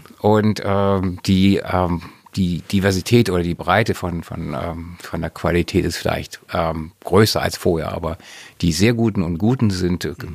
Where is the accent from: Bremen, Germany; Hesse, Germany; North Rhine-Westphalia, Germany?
Bremen, Germany; now in Hamburg, Germany; Also im Raum Bremen, also okay. Um Bremen, um zu sozusagen, wie man schon schön sagt.